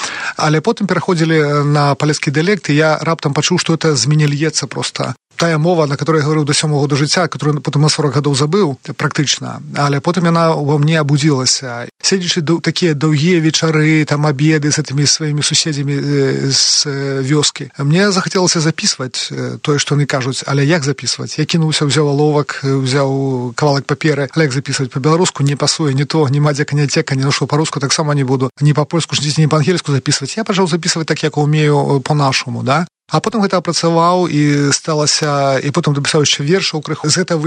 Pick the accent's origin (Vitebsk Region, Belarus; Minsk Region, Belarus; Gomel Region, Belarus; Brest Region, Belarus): Brest Region, Belarus; Pinsk; born there; прыехаў у вёску, там дзе выхаваўся, хаця я нарадзіўся ў Пінску